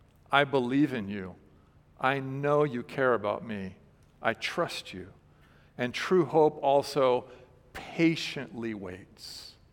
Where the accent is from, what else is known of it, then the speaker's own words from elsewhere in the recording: Fresno, California, United States; So I remember a time when I was a little kid and my brother and I were growing up in Fresno and we were out riding our bicycles.